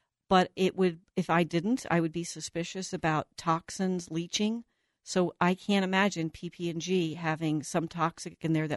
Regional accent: New Jersey, United States; I'm from New Jersey, long time ago. Big name back there.

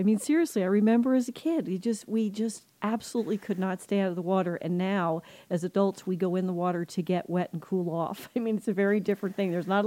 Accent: New Jersey, United States; I grew up on the Jersey Shore, loved it. It's one of the happiest memories I have of being a kid.

